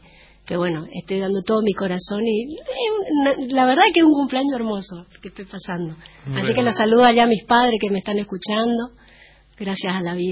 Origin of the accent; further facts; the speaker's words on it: Corrientes, Argentina; Y yo soy correntino